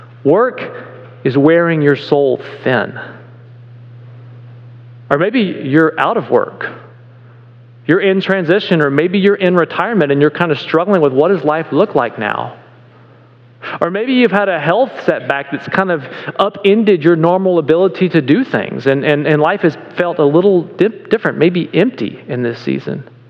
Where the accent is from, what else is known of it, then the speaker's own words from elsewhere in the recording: the South, United States; Like where I grew up in the South, where it gets insanely hot and sometimes really dry